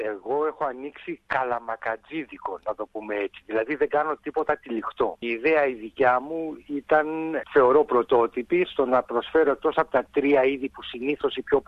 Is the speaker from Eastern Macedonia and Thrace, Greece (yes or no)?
no; Athens, Attica, Greece; Από Πελοπόννησο κατάγονται οι γονείς μου. Εγώ βασικά γεννημένος και μεγαλωμένος στην Αθήνα.